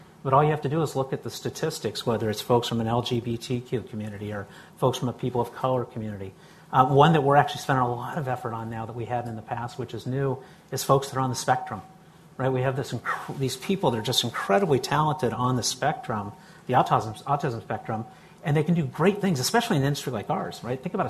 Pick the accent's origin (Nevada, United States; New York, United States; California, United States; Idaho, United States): Idaho, United States; and I hate to say this because I'm from Idaho